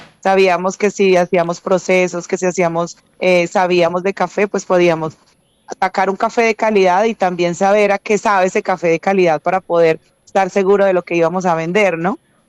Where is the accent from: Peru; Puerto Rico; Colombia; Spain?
Colombia; Planadas, Tolima; Soy oriunda de Planadas, Tolima. Mi familia materna, paterna, todos. Crecí en Planadas, las calles de Planadas nos vieron crecer.